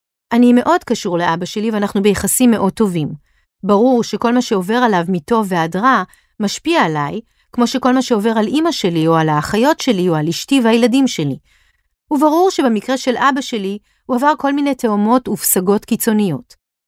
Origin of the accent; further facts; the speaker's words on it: Jerusalem, Jerusalem District, Israel; כשהוא היה ראש עיריית ירושלים, זה היה הרבה יותר דומיננטי, כי גדלתי בירושלים באותה תקופה.